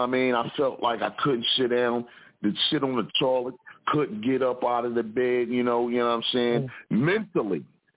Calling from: Philadelphia, Pennsylvania, United States; representing from the Broad Street Bully Shot of Philadelphia

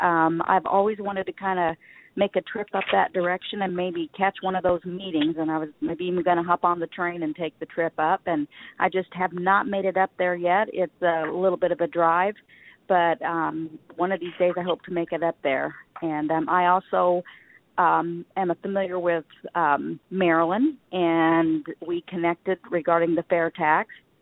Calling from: Hillsboro, Illinois, United States; I'm in Hillsboro, Illinois.

